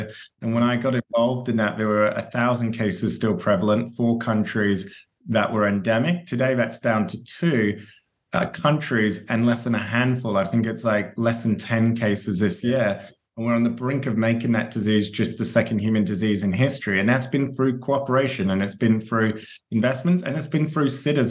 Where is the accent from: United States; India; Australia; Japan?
Australia; Perth, Western Australia; an appreciation of the opportunities I had and really the gratitude for those opportunities growing up in Perth.